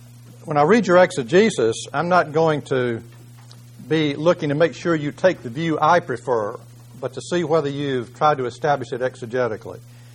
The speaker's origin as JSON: {"language": "English", "region": "Kentucky", "country": "United States", "tie": "born there", "said": "I was born in Kentucky, but I was pulling for Utah."}